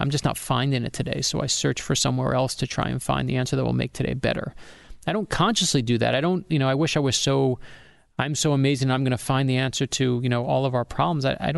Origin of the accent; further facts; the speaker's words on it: New York, United States; moved away; also born or lived in Florida; My dad and mom moved us down from where I grew up in New York down to Florida